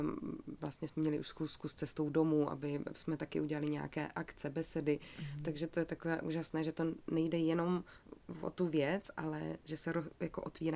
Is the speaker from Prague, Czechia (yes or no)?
no; Ostrava, Moravian-Silesian Region, Czechia; myslím, že to slyším tím, že jsem z Ostravy.